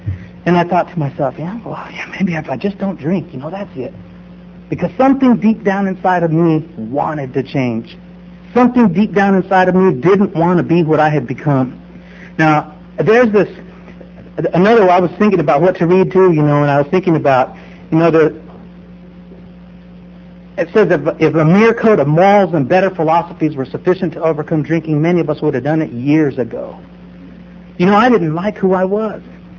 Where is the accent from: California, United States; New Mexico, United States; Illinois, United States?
New Mexico, United States; Las Cruces; I'm from Las Cruces, New Mexico, and I went into a meeting.